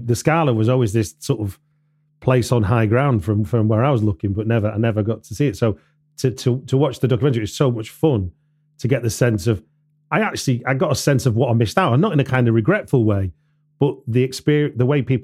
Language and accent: English; Manchester, North West England, United Kingdom; I grew up in Manchester